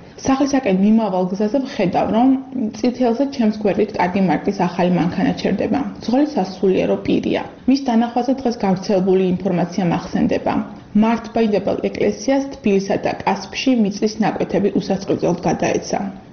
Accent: Akhmeta, Kakheti, Georgia; ახმეტა ჩვენი მშობლიური ქალაქია და განსაკუთრებით მიყვარს.

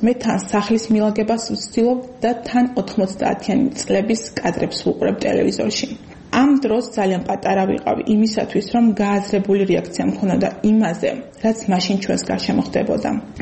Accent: Akhmeta, Kakheti, Georgia; ახმეტა ჩვენი მშობლიური ქალაქია და განსაკუთრებით მიყვარს.

